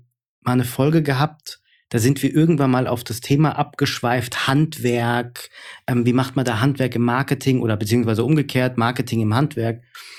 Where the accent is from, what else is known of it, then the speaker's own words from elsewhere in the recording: Hesse, Germany; bin halt aus Hessen